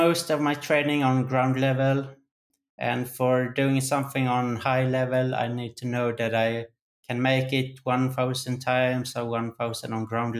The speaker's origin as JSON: {"language": "English", "town": "Gothenburg", "region": "Västra Götaland", "country": "Sweden", "said": "I'm moving back to Sweden in 1 month, and I'm excited to explore Stockholm. I'm from Gothenburg, but this is my first time living in the capital of Sweden."}